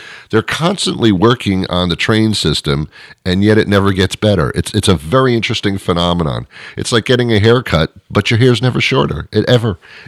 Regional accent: Teaneck, New Jersey, United States; I grew up in New Jersey, and I remember when I was a little kid, well, like 5, 6, 7, 8 years old, my parents, we weren't like extremely well off at all.

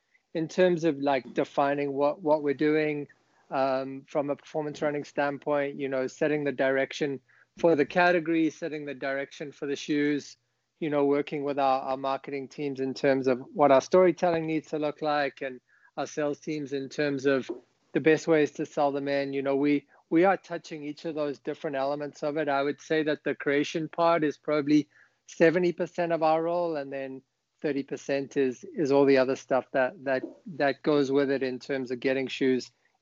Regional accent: South Africa; South Africa, obviously is dear to my own heart, being a South African.

